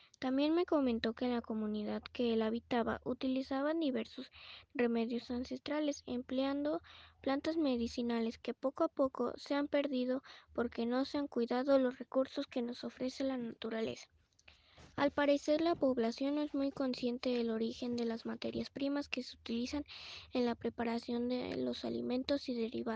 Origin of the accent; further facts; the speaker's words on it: Veracruz, Mexico; soy del estado de Veracruz